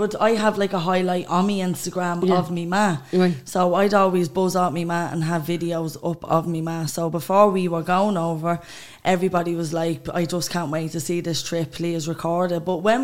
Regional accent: Dublin, Leinster, Ireland; I'm also from D1.

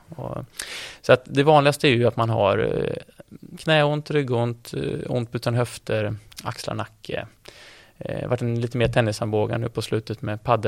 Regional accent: Gothenburg, Västra Götaland County, Sweden; jag är från Göteborg.

